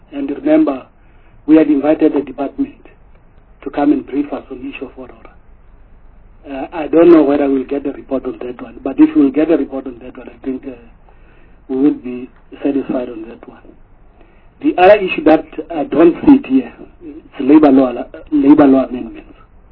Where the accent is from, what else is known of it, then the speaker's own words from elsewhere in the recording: Free State, South Africa; I come from the Free State, in the Eastern Free State.